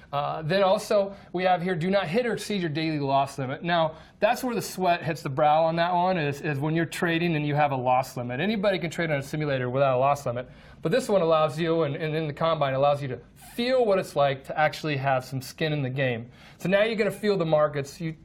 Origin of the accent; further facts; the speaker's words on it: Nebraska, United States; I came from Nebraska, didn't know too much about trading, started throwing money in the markets, wasn't finding success.